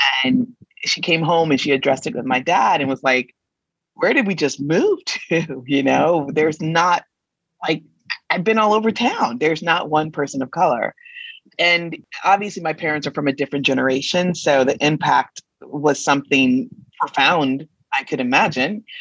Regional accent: Los Angeles, California, United States; also born or lived in Oakland / South Pasadena; I'm from Los Angeles. I'm a West Coast person, born and raised. We lived in the Bay Area, lived in South Pasadena, and then moved to LA proper when I was in the third grade.

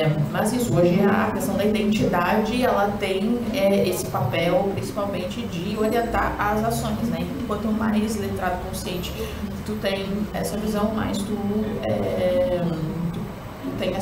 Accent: Dom Pedrito, Rio Grande do Sul, Brazil; born there; Eu nasci em Dom Pedrito, uma cidade de 40 mil habitantes no interior do Rio Grande do Sul.

